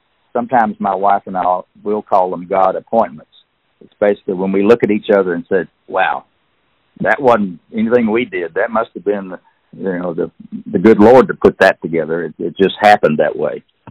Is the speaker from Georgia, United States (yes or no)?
no; Tennessee, United States; accent: East Tennessee; But if you want to hear my East Tennessee accent for 8 hours, get the Audible book and you'll listen to it.